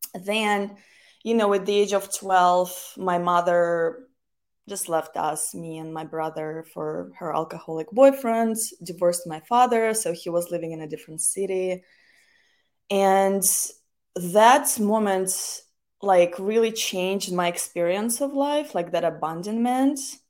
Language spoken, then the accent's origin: English; Russia; English is a second language; moved away as an adult; Well, I'm originally from Russia, and I was there until I was 21.